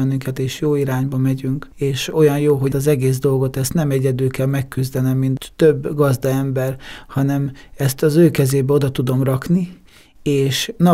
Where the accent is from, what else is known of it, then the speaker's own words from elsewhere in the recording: Hungary; Ez Pesttől 35 kilométerre van. Ott is születtem, ott nevelkedtem fel ebbe a kis faluba. Azóta is ott lakunk a feleségemmel most már együtt.